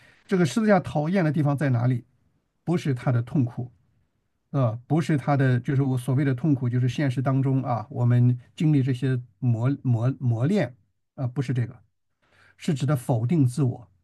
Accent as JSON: {"language": "Chinese", "country": "China", "said": "特别中国的男人啊，这个要道歉非常难"}